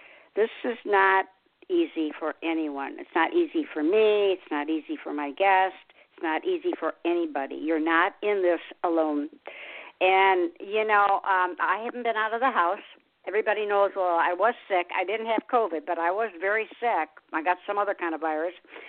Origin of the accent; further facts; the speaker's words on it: Detroit, Michigan, United States; and I'm from Detroit